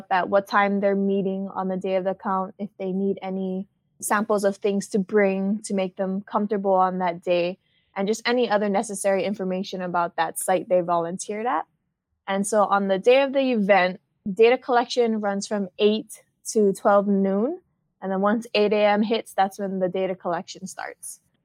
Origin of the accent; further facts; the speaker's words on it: Hawaii, United States; I'm a local girl born and raised in Hawaii, and I always loved being in the ocean.